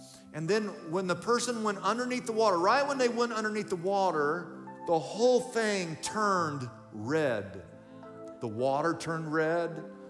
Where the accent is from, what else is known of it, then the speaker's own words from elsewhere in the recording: Wichita, Kansas, United States; When I was a little boy growing up, I grew up in Wichita, Kansas. I grew up in Kansas.